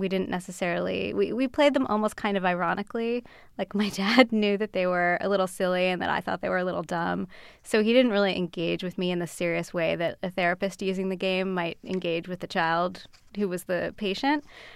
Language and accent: English; Philadelphia, Pennsylvania, United States; where we grew up in Philadelphia